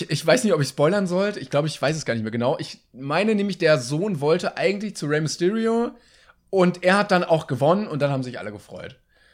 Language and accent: German; Cologne, North Rhine-Westphalia, Germany; nee, ich komme aus Köln.